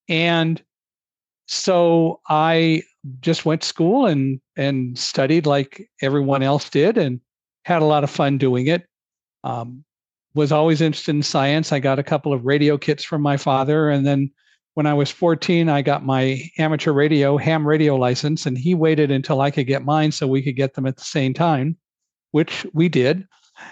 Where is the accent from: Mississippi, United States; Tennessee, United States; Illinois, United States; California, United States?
Illinois, United States; Chicago; I was born in Chicago, and I walked around the neighborhood with my cousins and my brother and so on. Went to kindergarten, as children do in Chicago, at the age of 4